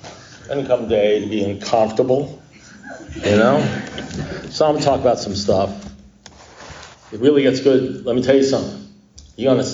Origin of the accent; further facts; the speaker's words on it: Miami, Florida, United States; I said, yeah, because I come from Miami.